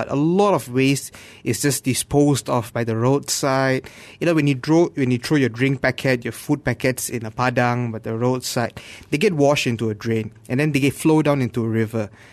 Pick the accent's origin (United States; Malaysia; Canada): Malaysia; I think food waste is especially big amount of waste that we as a Malaysian society generate.